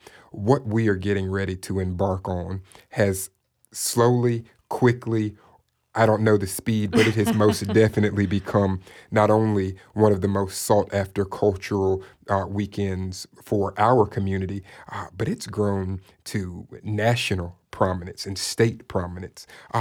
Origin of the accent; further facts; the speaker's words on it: Tallahassee, Florida, United States; When I grew up in Tallahassee, and 25 years ago, I was 11.